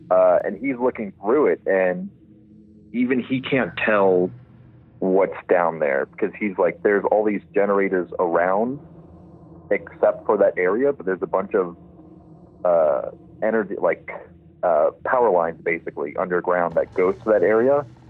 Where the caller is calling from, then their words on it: Denver, Colorado, United States; I'm from Colorado, Denver, right outside Denver.